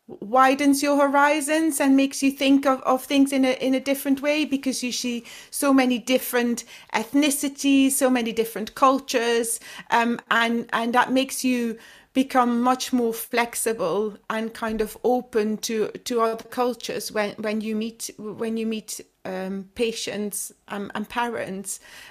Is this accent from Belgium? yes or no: yes; Flanders, Belgium; I'm from the Flemish speaking part of Belgium, and I was doing my training in Leuven